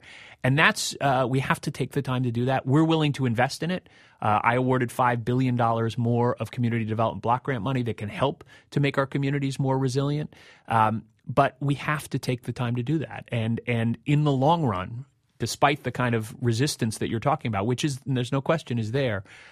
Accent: New York, United States; and I'm a New Yorker, I have friends in Brooklyn who lost family members

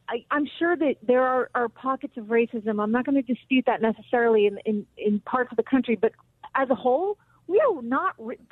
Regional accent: Ireland; And by the way, I'm Irish, and the Irish at one point.

